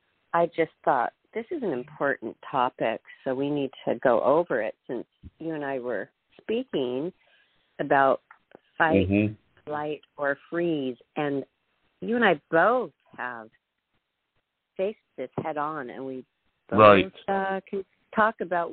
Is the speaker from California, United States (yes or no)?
no; Spokane, Washington, United States; born there; By the way, very close to where I was born in Spokane, Washington.